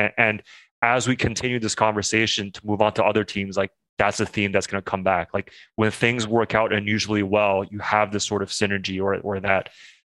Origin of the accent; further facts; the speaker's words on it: Montreal, Quebec, Canada; you know, I'm from Montreal